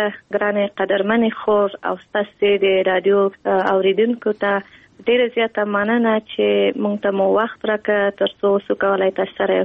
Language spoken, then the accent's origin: Pashto; Kabul, Afghanistan; دی کابل پانتون نفارغه یم. فقط فیلن لسانسیم او پا کابل که زیگیده لیم، پا کابل که لویسویم، پا کابل که مو تحصیلات مخکې وړي.